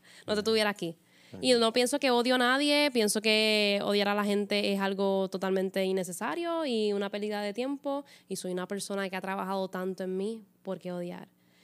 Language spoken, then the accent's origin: Spanish; Puerto Rico; aquí en Puerto Rico, en mi país